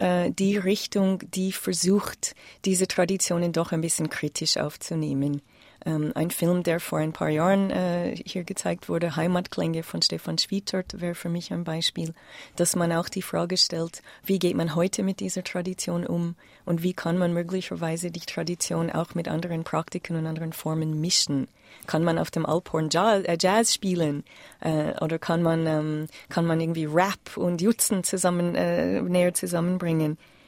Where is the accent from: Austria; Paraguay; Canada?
Canada; now in Switzerland; als Kanadierin, als ich in die Schweiz gekommen bin